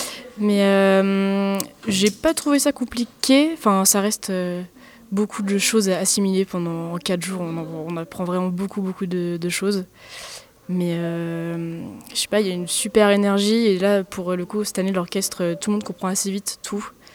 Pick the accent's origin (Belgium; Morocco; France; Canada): France; Brittany; je viens de Bretagne et je fais des percussions et de la batterie.